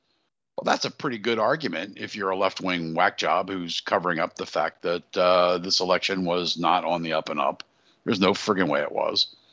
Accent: Pennsylvania, United States; Now, I am from Pennsylvania, so I can speak to Pennsylvania a little bit.

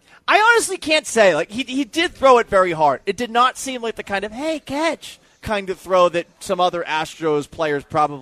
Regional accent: Massachusetts, United States; I grew up in Massachusetts, and I regularly remember Manny Ramirez's name being confused, calling Manny Ortiz.

